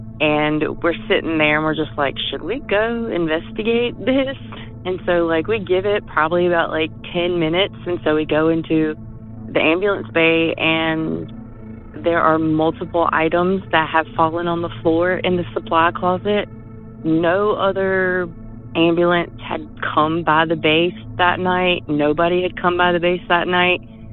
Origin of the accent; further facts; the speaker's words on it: North Carolina, United States; I'm from North Carolina. I'm a medic, and I have a ton of stories.